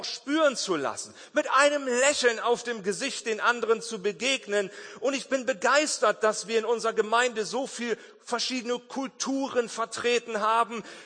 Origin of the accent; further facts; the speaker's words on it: Germany; dann sitzen wir als Deutsche da und denken dann, boah, das ist aber schön hier, ne?